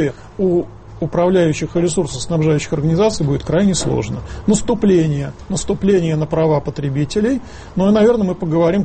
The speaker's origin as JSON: {"language": "Russian", "region": "Moscow", "country": "Russia", "said": "я, как москвич, скажу."}